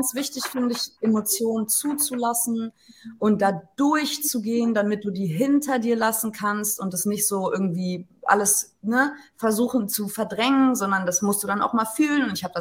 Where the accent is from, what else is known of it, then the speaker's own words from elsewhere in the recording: Hamburg, Germany; born there; Ich bin gebürtige Hamburgerin. Allerdings kommt mein Vater aus England, meine Mutter aus Deutschland. Deswegen, ich bin halb Engländerin, halb Deutsche. Und habe nie so richtig in England gelebt